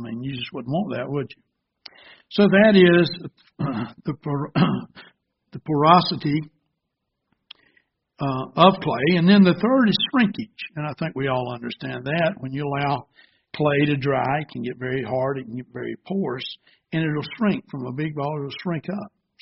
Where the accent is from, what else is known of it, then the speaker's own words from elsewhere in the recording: the South, United States; And, of course, I was raised down in the South. And we had sulfur water when I was younger.